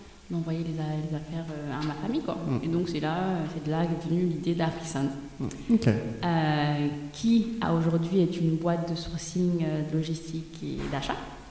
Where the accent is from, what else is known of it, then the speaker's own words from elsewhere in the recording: Mali; Ouais, donc moi, je suis née grandie au Mali.